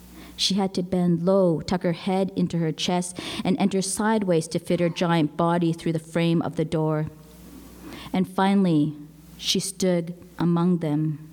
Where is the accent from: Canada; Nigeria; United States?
Canada; Western Canada; I was in my 20s and, you know, growing up in Western Canada on colonized lands.